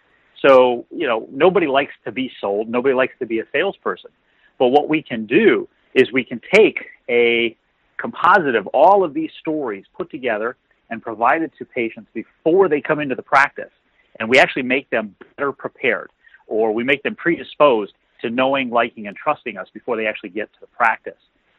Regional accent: Akron, Ohio, United States; they see that I'm from Akron

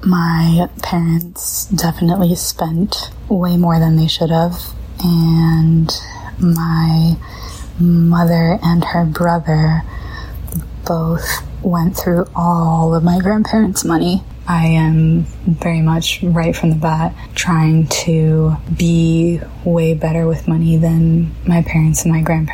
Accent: Greenwich, Connecticut, United States; I grew up in Greenwich, Connecticut. I would say it was mostly people of high income, very wealthy.

